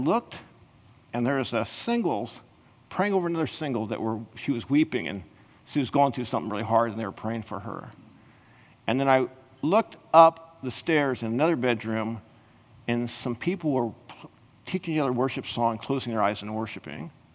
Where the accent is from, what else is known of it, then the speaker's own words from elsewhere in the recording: Kansas, United States; now in Menlo Park, United States; I was brand new from Kansas going to the Bay Area